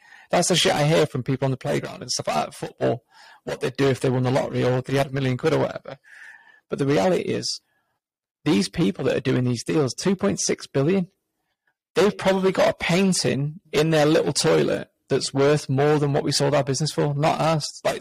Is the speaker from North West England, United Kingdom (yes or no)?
yes; Warrington, North West England, United Kingdom; we're 4 idiots from Warrington, no experience in this industry, no investors.